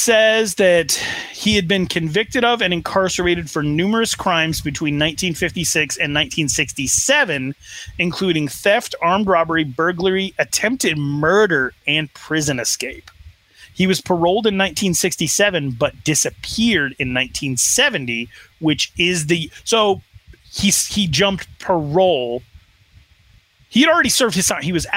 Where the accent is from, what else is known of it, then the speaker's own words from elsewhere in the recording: Wyoming, United States; There we go. Okay, so Gray Bull, Wyoming, which is a small town in a state full of very small towns.